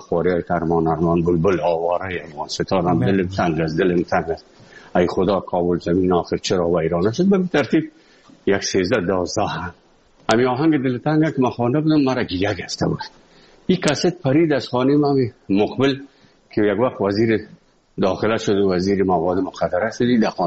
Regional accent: Afghanistan; moved away; از افغانستان برامدیم آمدیم سه مسکو 4 سال مسکو به بسا سختی وردم شد

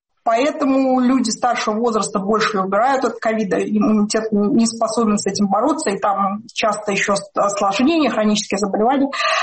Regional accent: United Kingdom; я как человек из Британии

